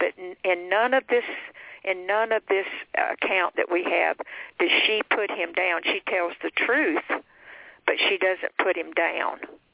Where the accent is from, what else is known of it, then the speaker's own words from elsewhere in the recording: Florence, South Carolina, United States; I'm from Florence, South Carolina, so if any of you guys listening are from Florence, I went to Emmanuel Baptist Church as a teenager, a young girl